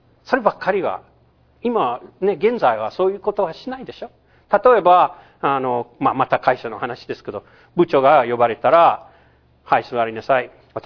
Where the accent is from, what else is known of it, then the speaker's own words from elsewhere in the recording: Louisiana, United States; Japanese is a second language; で、一番後ろは、私、ルイジアナ出身で。